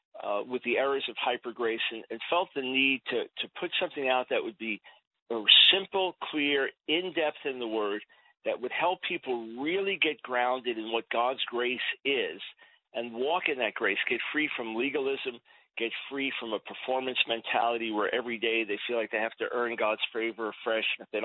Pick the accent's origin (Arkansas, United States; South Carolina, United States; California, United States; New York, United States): New York, United States; Well, I'm Jewish. I was born in 1955 in New York City, raised on Long Island.